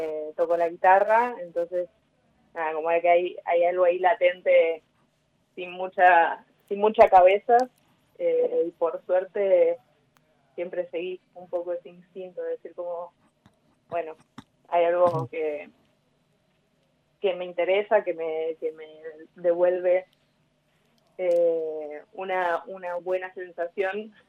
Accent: Buenos Aires, Argentina; salir de la provincia de Buenos Aires, que es de donde soy

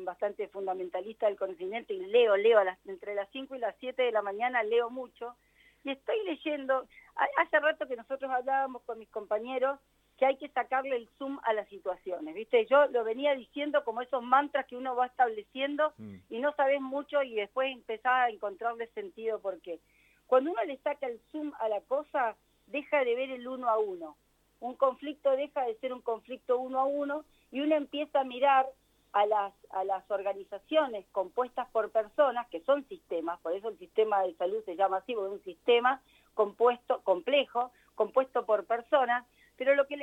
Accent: Santa Cruz, Argentina; yo como santacruceña estoy siempre muy agradecida de todo aquel que decide venir a vivir a mi tierra

